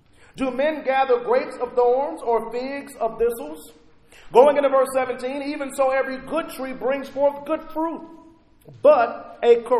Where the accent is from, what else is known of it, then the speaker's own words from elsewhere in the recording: Rockford, Illinois, United States; part of my hometown in the audience today.